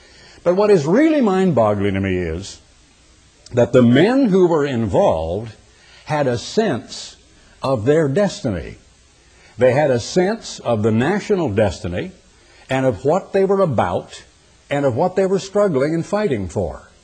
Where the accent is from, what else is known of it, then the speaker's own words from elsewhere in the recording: Oregon, United States; When I was a boy growing up in Oregon